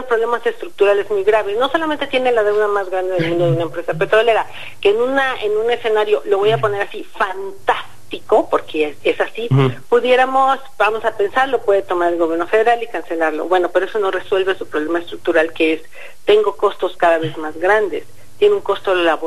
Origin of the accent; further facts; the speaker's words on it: Mexico; el gobierno iba a tener ese ingreso que necesitamos como mexicanos